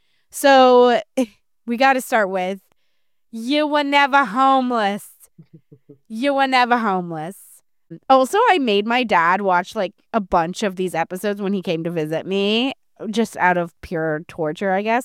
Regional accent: Rhode Island, United States; accent: Rhode Island; now in Florida, United States; when I was a kid, I used to have a very thick Rhode Island accent until I moved to Florid

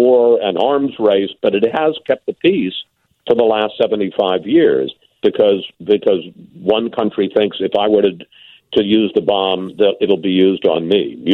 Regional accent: Chicago, Illinois, United States; born there; moved away as an adult; also born or lived in Boston; I was born in Chicago right, in 1947. And after college, I went to work first for a newspaper in Boston

